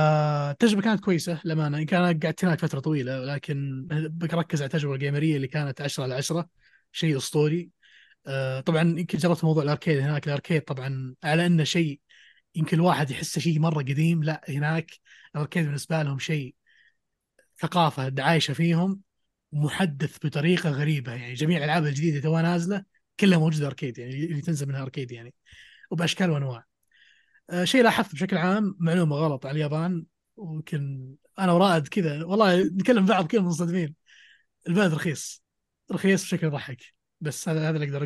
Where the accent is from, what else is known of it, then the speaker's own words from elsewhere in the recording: Saudi Arabia; أحسن من أطلق محل ألعاب عندنا في السعودية